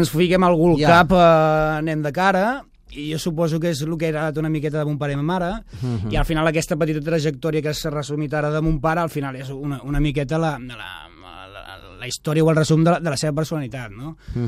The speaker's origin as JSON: {"language": "Catalan", "town": "Premià de Dalt", "region": "Catalonia", "country": "Spain", "said": "nosaltres som de Premià de Dalt"}